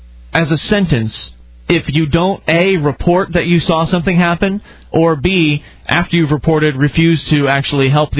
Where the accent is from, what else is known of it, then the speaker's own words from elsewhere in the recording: United States; Well, I am an American, and I have some sort of semblance of an idea of what this country was founded upon.